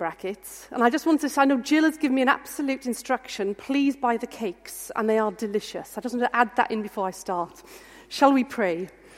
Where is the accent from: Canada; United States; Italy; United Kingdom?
United Kingdom; Wales; I'm actually from Wales. I wasn't brought up in a Christian family.